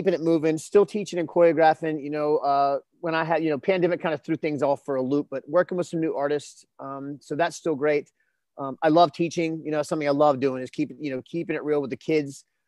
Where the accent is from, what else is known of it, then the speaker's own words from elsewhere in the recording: the South, United States; Again, I'm from the South, man.